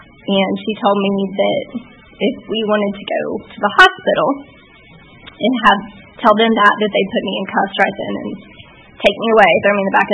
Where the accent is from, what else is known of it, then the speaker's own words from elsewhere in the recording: Galax, Virginia, United States; And I met a guy from up around where I was from. I'm from Galax, Virginia, and he was from up in Roanoke.